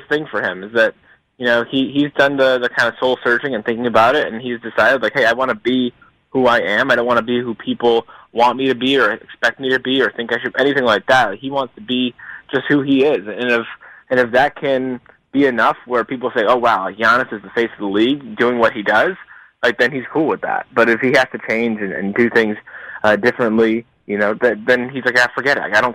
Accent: Connecticut, United States; you know I'm from Connecticut

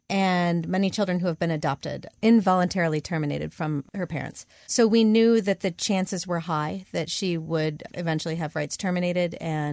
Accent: Michigan, United States; now in Philadelphia, United States; No. I am from Michigan originally. So I got my bachelor's and master's degree at the University of Michigan.

